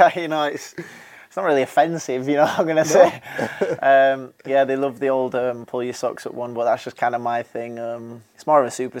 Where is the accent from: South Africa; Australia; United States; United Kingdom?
United Kingdom; Leeds, Yorkshire and the Humber; accent: Yorkshire; Yeah, growing up in Yorkshire, growing up in Leeds with a broad Yorkshire accent